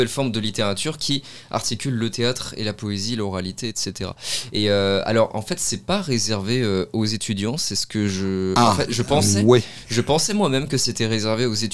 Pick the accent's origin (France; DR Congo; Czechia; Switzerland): France; Le Mans, Pays de la Loire; je suis Sartois, je suis né au Mans et j'ai toujours vécu au Mans. En fait, je n'ai bougé du Mans que pour le master de recherche création littéraire.